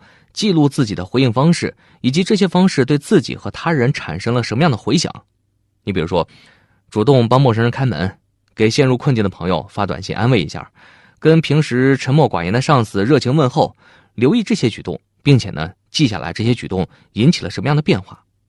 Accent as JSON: {"language": "Chinese", "country": "China", "said": "我们中国人骨子里啊，都敬畏这种不可预测性"}